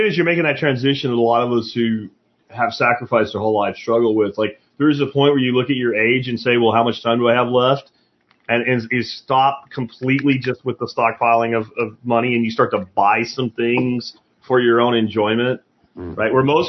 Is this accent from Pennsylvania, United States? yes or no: yes; Pennsylvania, United States; growing up in Pennsylvania, we did a lot of grouse and pheasant hunting.